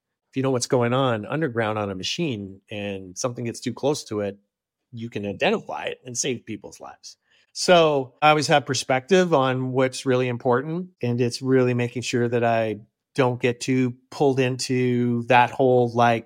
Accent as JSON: {"language": "English", "region": "Ontario", "country": "Canada", "tie": "born or raised there", "said": "I was raised in Northern Ontario, so I'm really happy about that."}